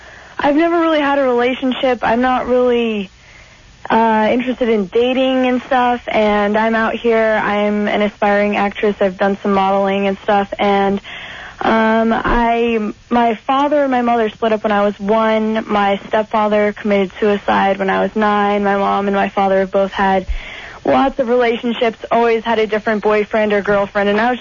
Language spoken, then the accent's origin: English; Aspen, Colorado, United States; now in Los Angeles, United States; Yeah, I'm in L.A. Yeah, I've been here for like 3 months. I'm from Aspen, Colorado.